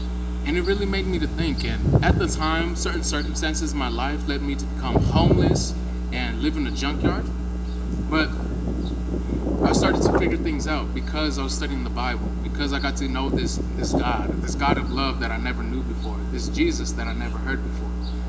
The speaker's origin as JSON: {"language": "English", "town": "Odessa", "region": "Texas", "country": "United States", "tie": "born or raised there", "said": "A turning point in my life is when a literature evangelist met me in my hometown of Odessa, Texas."}